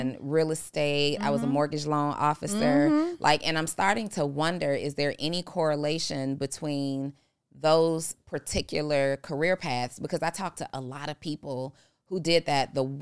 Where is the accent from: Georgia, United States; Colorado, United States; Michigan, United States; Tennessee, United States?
Tennessee, United States; Memphis; Growing up in Memphis, though, and even journeying into Atlanta